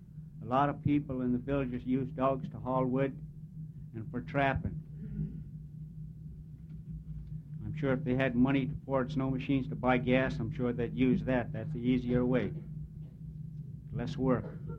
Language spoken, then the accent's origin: English; Minto, Alaska, United States; I'm the chief from Minto.